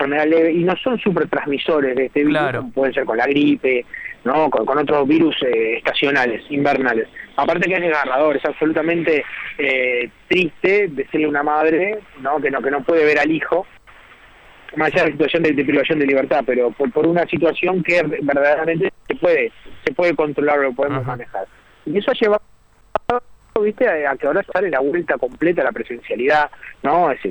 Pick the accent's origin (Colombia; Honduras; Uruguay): Uruguay; Es mucha incertidumbre porque nosotros somos un barrio de Latinoamérica, siendo un poquito ombliguista, ¿no? Si hablamos nosotros de Uruguay y pensando, ¿cuál es nuestro futuro?